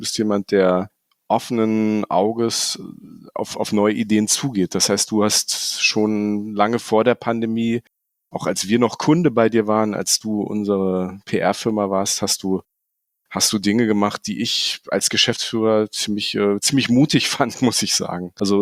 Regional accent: Hanover, Lower Saxony, Germany; Meine alte Heimat.

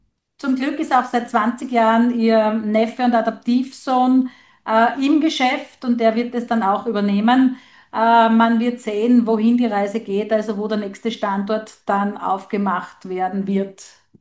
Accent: Graz, Styria, Austria; eine Meldung gibt es jetzt noch aus meiner Heimat faktisch, Graz oder quasi Graz-Umgebung.

